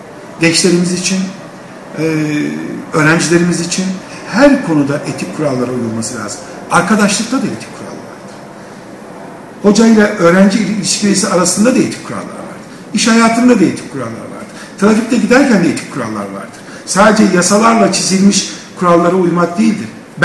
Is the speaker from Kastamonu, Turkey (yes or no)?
yes; İnebolu, Kastamonu, Turkey; born there; 1957 İnebolu doğumluyum.